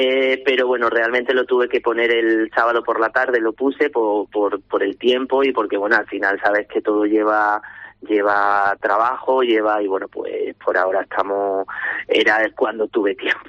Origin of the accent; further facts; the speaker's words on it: Cáceres, Extremadura, Spain; soy cacereño de pura cepa y devoción hacia la patrona.